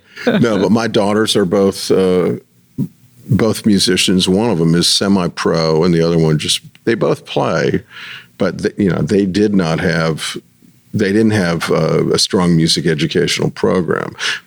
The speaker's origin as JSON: {"language": "English", "region": "Rhode Island", "country": "United States", "tie": "born or raised there", "said": "And the record's actually about where I grew up. It's about growing up in Rhode Island."}